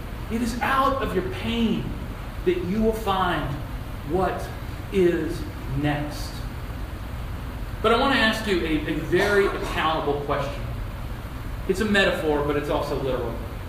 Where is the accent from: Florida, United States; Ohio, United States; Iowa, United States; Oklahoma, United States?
Iowa, United States; also born or lived in Texas; I'm from Texas, and I grew up in Iowa.